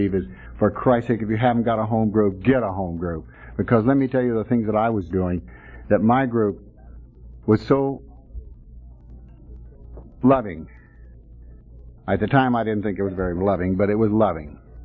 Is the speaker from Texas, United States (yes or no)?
yes; Texas, United States; but let me tell you, I'm also from Texas.